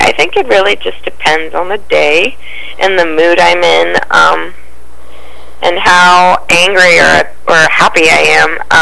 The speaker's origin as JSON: {"language": "English", "town": "San Francisco", "region": "California", "country": "United States", "tie": "born or raised there", "said": "I just went back to California and did an EP release in my hometown in San Francisco"}